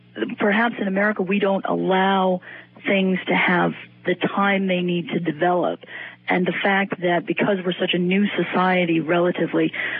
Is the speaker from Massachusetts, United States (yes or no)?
yes; Scituate, Massachusetts, United States; the town I grew up in, Scituate, Massachusetts, beautiful town